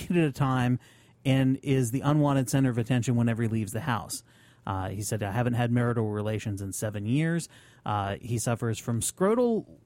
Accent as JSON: {"language": "English", "region": "Vermont", "country": "United States", "tie": "born or raised there", "said": "Well, back in my home state, a love of bacon caused a firestorm."}